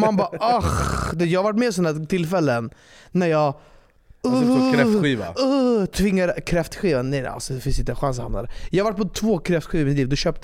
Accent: Sweden

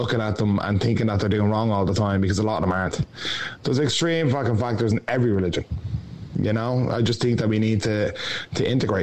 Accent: Ireland; the main thing is that they need to be integrated into Irish society and shown the values of what us as Irish people believe in.

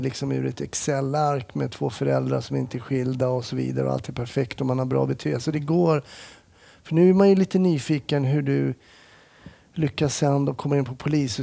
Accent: Kärrtorp, Stockholm County, Sweden; jag är uppvuxen i Kärrtorp.

